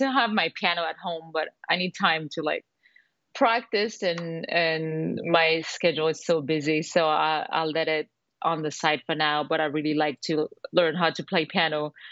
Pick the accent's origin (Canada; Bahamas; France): France; moved away as an adult; now in Los Angeles, United States; So my mom moved to France when I was three. And okay. I grew up in France. And at 25, I decided to move to LA.